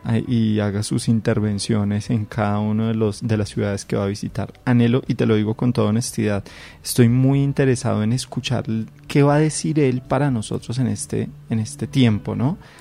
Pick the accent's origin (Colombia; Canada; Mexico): Colombia